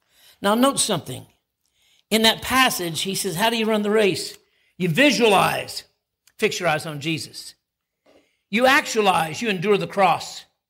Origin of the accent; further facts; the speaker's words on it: United States; I'm getting ready to return to my hometown for revival in next month. I got a phone call, and they said … we want you to come back. It's not just about missions. We want you to hold a revival for Powell County.